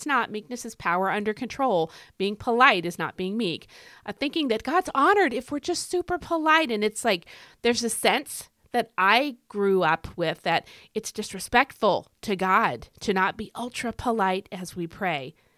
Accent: United States; accent: American; So where I live, which is in America, I'm sure you can tell by my accent

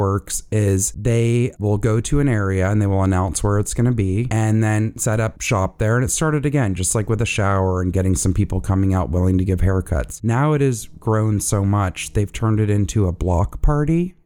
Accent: Atlanta, Georgia, United States; And it is also based in my hometown of Atlanta, Georgia.

